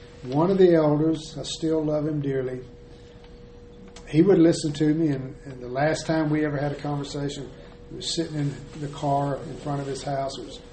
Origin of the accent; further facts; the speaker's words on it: Alabama, United States; Because I grew up in Alabama, and that's what we did. We shot guns all the time.